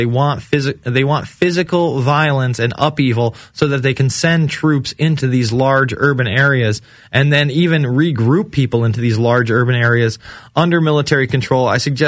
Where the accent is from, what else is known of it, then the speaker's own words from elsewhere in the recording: New York, United States; I mean, I'm from New York, man.